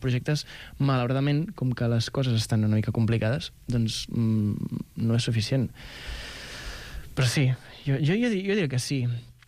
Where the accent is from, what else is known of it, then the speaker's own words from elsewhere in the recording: Igualada, Catalonia, Spain; El presentem allà, que jo sóc d'Igualada i ara estic vivint